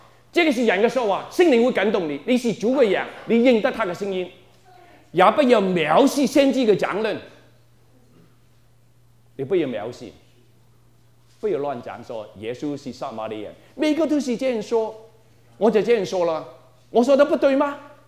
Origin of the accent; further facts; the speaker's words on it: Taiwan; accent: Taiwanese Mandarin; 我是台湾国语，哎，真的很难听啊